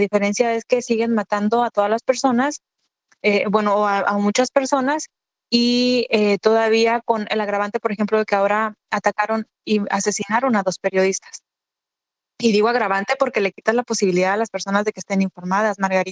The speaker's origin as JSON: {"language": "Spanish", "region": "Michoacán", "country": "Mexico", "said": "Yo soy de Michoacán, me ha tocado ser testigo de algunas situaciones muy difíciles y complicadas"}